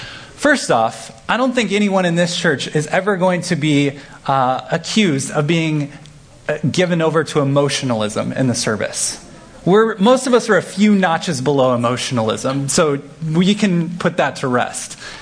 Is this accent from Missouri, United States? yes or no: yes; Kansas City, Missouri, United States; I grew up in Kansas City, where there's a lot more churches that come from kind of the charismatic wings of Christianity.